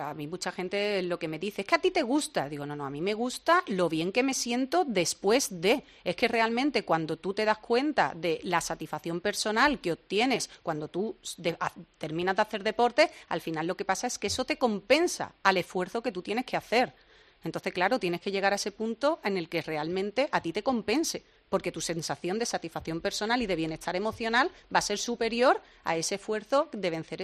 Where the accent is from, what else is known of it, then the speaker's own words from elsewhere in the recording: Cádiz, Andalusia, Spain; yo soy de Cádiz, tengo un paseo marítimo y una playa estupenda